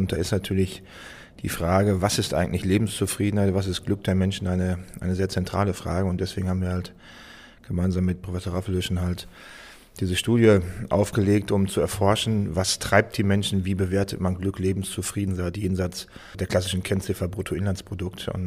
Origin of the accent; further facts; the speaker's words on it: North Rhine-Westphalia, Germany; Ich komme ja nun aus dem Ruhrgebiet, jedenfalls vom Rand des Ruhrgebiets und habe natürlich eine hohe persönliche Affinität.